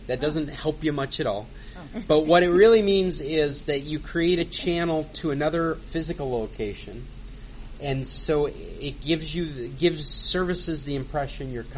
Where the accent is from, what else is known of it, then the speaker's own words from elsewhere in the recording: Alaska, United States; Well, I'm from Alaska, and he was asking if there would be an advantage to trying to buy things from Amazon Canada.